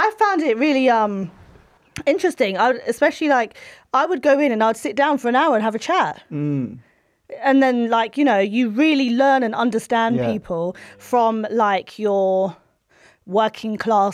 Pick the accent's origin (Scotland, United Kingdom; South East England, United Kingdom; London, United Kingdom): London, United Kingdom; Tottenham; also born or lived in Barbados; my father was born in Barbados. I was born in Barbados. My mother was born in Pakistan. So I'm still like first gen. So when I moved to like Tottenham and I started growing up